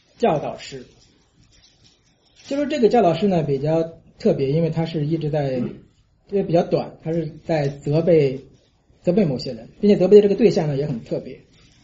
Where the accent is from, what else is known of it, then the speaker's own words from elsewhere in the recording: China; moved away; 因为我小时候在大陆那边就是读小学语文的时候，我印象很清楚